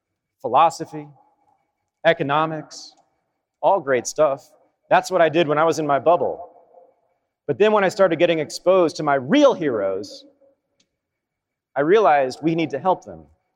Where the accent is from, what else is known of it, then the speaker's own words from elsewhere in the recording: Berkeley, California, United States; I was sitting in Berkeley just the other day, about a week ago. It's my hometown.